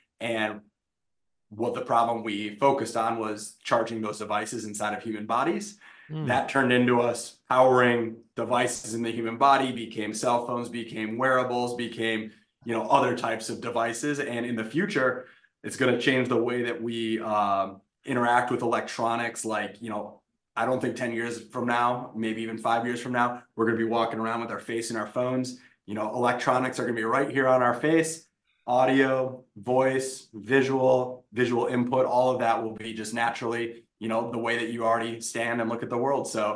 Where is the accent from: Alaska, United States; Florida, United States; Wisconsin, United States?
Wisconsin, United States; I'm from Wisconsin. I thought I was going to be a Badger, and they waitlisted me